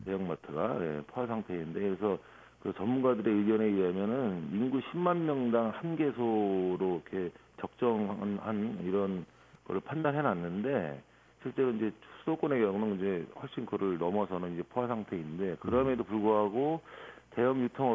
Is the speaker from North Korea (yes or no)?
no; Yesan, South Chungcheong, South Korea; now in Incheon, South Korea; 고향은 이제 충청남도 예산입니다.